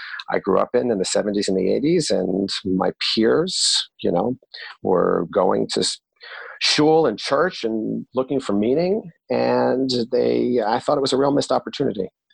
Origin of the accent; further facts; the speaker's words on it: Dix Hills, New York, United States; We grew up in the Solomon Schechter Day School of Nassau County and the Dix Hills Jewish Center out in Suffolk County, Long Island, which was not a place that I felt really at home.